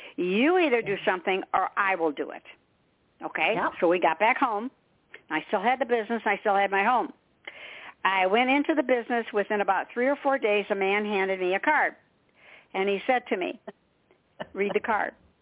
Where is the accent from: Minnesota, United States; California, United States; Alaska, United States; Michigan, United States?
Michigan, United States; I'm from Michigan, I know. Land of ice and snow is what I call it. I'm in South Carolina now. I wouldn't go back there at all, ever.